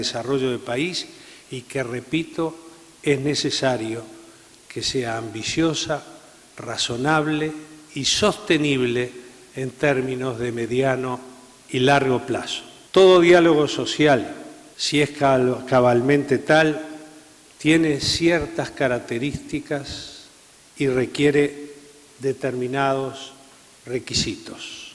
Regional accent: Uruguay; es una herramienta de trabajo que nos damos como uruguayos

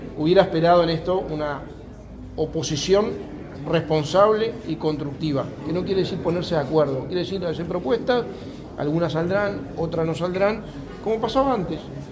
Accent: Uruguay; Sí, me llena orgullo como uruguayo.

